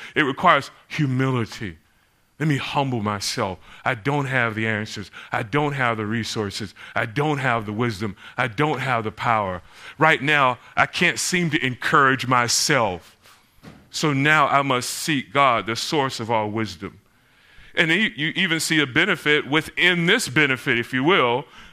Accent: Orlando, Florida, United States; You know, as a kid, growing up in Florida, as well, I grew up in Orlando, Florida, and I remember having some of the best times ever because in Florida, much of it's changed since I grew up as a kid.

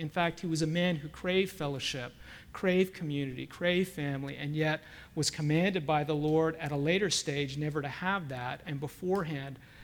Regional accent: Toronto, Ontario, Canada; I grew up in Toronto, Canada. That's where I was born. I was born into a family where my dad was a civil engineer, one of the first Chinese Canadians to graduate from an English-speaking university there.

